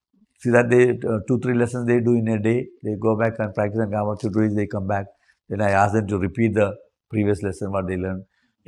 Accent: Kerala, India; first language Malayalam; English is a second language; I Malayalam in my mother tongue. I compose.

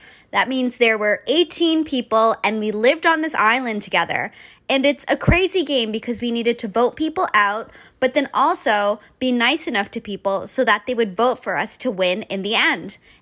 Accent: Canada; But I'm actually Canadian and I live in Canada

